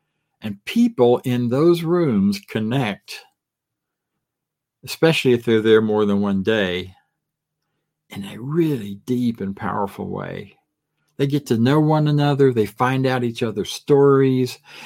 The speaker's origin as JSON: {"language": "English", "region": "Florida", "country": "United States", "tie": "born or raised there", "said": "I grew up in Florida, and we had lots of lime rock roads covering the sandy world of North Florida and the swampy, muddy parts as well."}